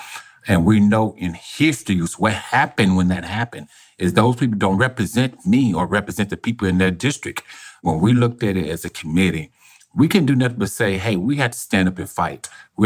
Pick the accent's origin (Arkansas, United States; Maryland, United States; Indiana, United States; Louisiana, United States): Arkansas, United States; I was born in Arkansas. I lived in Arkansas my whole life.